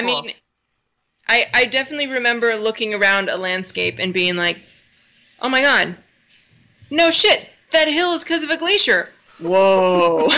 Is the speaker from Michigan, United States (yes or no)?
no; Seattle, Washington, United States; Yeah, so I'm originally from Seattle.